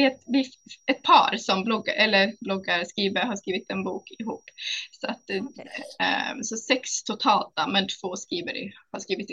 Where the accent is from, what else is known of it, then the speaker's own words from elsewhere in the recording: Stockholm, Stockholm County, Sweden; now in Uppsala, Sweden; 32 år är jag. Och jag är från Stockholm från början. Men jag bor i Uppsala just nu tillsammans med min sambo och min son.